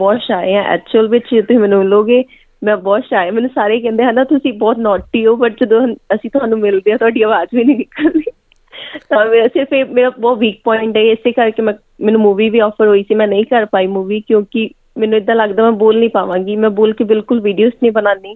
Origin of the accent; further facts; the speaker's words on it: Amritsar, Punjab, India; moved away as an adult; now in Australia; ਮੈਂ ਪਿੱਛੇ ਅੰਮ੍ਰਿਤਸਰ ਤੋਂ ਹਾਂ, ਅਤੇ ਆਸਟ੍ਰੇਲੀਆ ਮੈਂ ਆਈ ਸੀ 2013 ਦੇ ਵਿੱਚ, ਆਪਣੇ ਹਸਬੈਂਡ ਨਾਲ ਆਈ ਸੀ